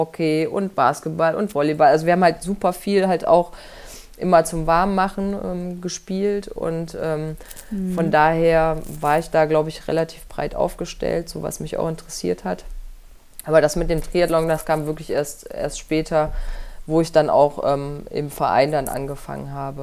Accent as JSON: {"language": "German", "region": "Thuringia", "country": "Germany", "tie": "born or raised there", "said": "Also ich komme gebürtig aus Thüringen und bin da im Wintersport groß geworden. Am Wochenende war ja auch wieder in Oberhof Biathlon. Also dort in der Nähe bin ich aufgewachsen"}